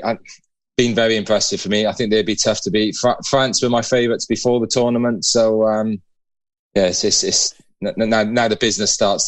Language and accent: English; Wales, United Kingdom; I'm a Welshman, do you know what I mean?